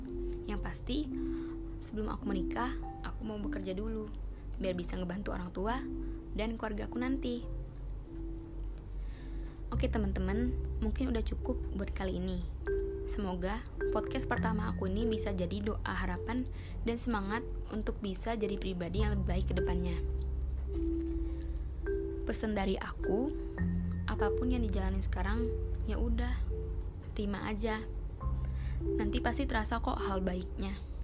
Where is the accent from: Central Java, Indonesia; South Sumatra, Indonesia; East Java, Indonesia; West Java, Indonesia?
South Sumatra, Indonesia; Palembang; born there; Aku lahir di Palembang tanggal 28 April 2001. Umur aku sekarang 19 tahun.